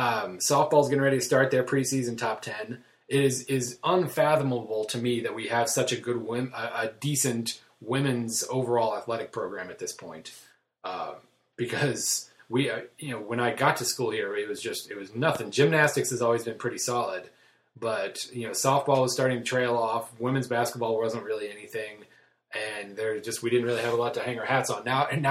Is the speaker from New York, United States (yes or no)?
no; Oklahoma, United States; I come from Oklahoma.